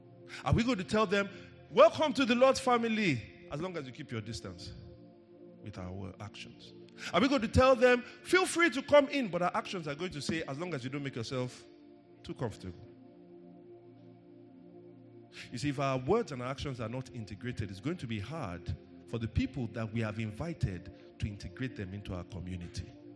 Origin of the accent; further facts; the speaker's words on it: Nigeria; English is a second language; I paid higher fees because I was from Nigeria.